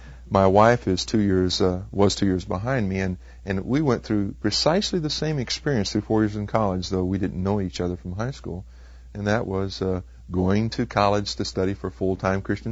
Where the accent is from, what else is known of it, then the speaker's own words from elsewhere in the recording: Texas, United States; While I was growing up in Texas, I did go through the churchianity bit very thoroughly